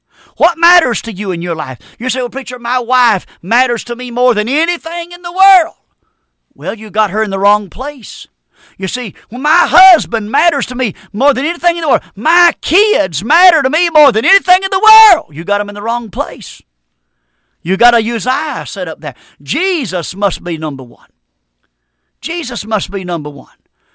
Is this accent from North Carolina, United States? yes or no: yes; North Carolina, United States; And I'm from North Carolina.